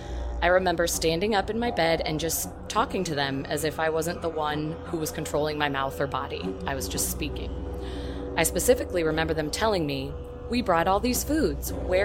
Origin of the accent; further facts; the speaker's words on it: Turkey; English is a second language; I am 24 years old and I am a student. I am from Turkey